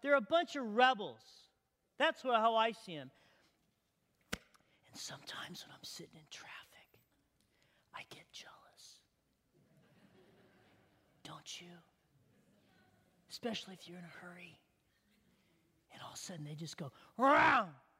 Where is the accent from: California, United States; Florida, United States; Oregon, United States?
California, United States; Big Bear; I'm a hick from Big Bear. I was born and raised in Big Bear. And we had one police officer in the whole city of Big Bear.